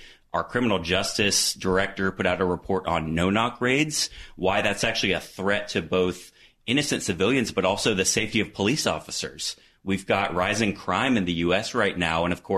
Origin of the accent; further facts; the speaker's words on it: North Carolina, United States; North Carolina.